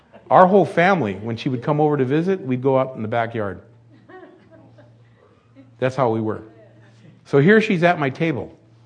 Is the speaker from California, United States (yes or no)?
yes; Wilmington, California, United States; And pretty frequently we get old Wilmington people coming in there. I grew up in Wilmington. And people from high school, even some teachers from Banning.